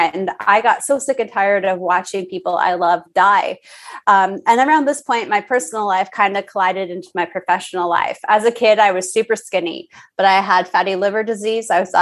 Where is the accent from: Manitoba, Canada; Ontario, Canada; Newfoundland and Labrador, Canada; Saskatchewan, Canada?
Ontario, Canada; Toronto; We're from Toronto. It's the most diverse city in the entire world.